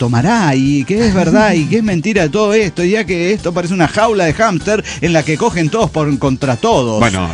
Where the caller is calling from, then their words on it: Puebla, Mexico; de Puebla, México.